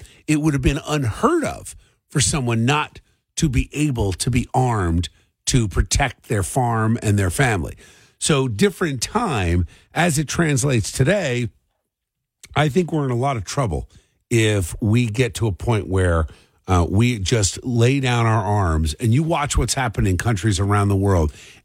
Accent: Cherry Hill, New Jersey, United States; I grew up in Cherry Hill, as you know

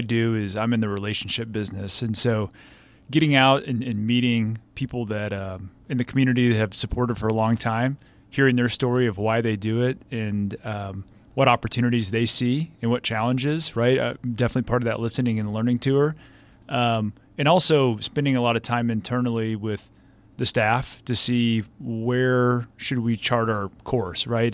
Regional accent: Fort Worth, Texas, United States; I grew up in Fort Worth, and so was a fan, and then obviously went to school there.

